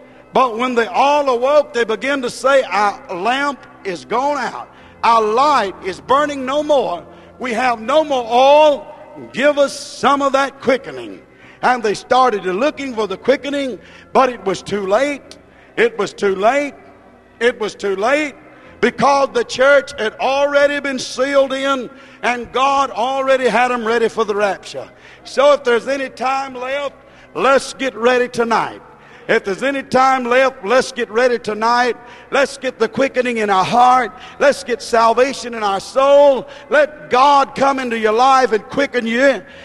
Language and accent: English; United States; I, being an American here in America, I think we need to call on Jesus